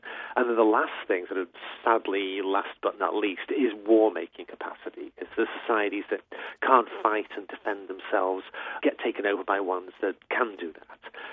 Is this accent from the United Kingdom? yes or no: yes; England, United Kingdom; Like, say, where I grew up in England, through most of history, England is this horrible backward place stuck out on the edge